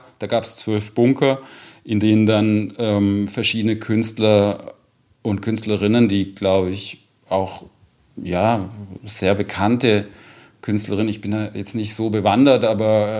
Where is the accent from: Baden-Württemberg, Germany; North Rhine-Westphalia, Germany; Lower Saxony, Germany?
Baden-Württemberg, Germany; Ich komme aus dem Schwäbischen und da gibt es so Truppenübungsplatz Münsingen